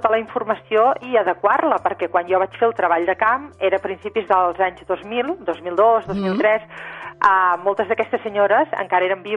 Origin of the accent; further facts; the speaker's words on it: Terrassa, Catalonia, Spain; now in Girona, Spain; jo soc de Terrassa, sí, el que passa que visc a Girona de fa anys, però soc de Terrassa, sí. La meva família viu a Terrassa encara